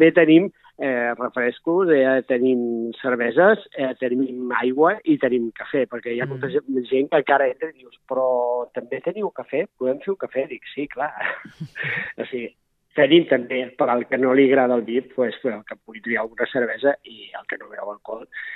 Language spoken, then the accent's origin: Catalan; Berga, Catalonia, Spain; ara soc de castellà, porto 6 anys, on considero que ja soc de castellà, jo he viscut tota la vida a Berga, però soc de poble i ara m'he trobat molt ben acollit en aquest poble